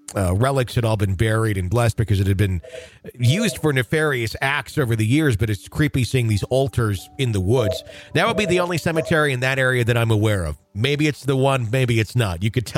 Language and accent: English; Wisconsin, United States; Because I grew up in the Fox Valley, and the only cemetery I'm somewhat familiar with in Appleton is that one.